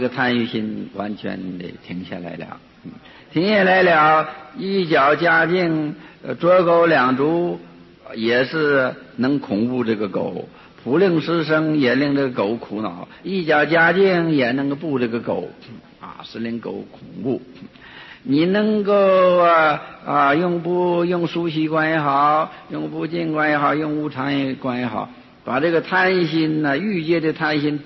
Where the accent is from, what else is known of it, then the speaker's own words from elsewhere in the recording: China; 我们中国人呢，虽然是也有中国哲学，但是对这个恶始终还不是太明白。